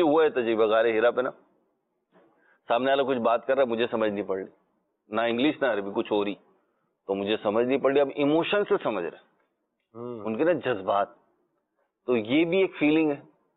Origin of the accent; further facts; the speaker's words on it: Pakistan; جیسے ہم پاکستانی ہیں تو ہماری ایک مخصوص ہائٹ ہے